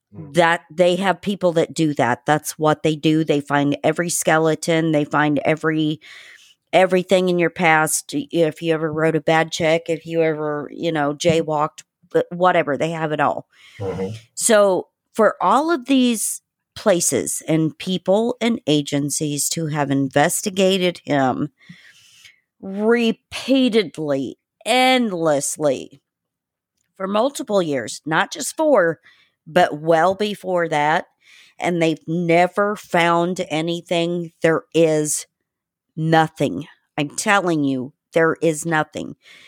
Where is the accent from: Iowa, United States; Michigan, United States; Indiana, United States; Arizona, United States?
Indiana, United States; I'm originally from Indiana, so Pete Buttigieg, I could write you a book on him right now.